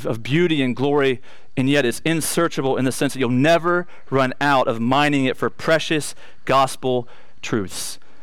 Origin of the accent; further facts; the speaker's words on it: Florida, United States; I'm from Florida, and it didn't seem very reclusive, but I guess it depends on what part of the state you live in.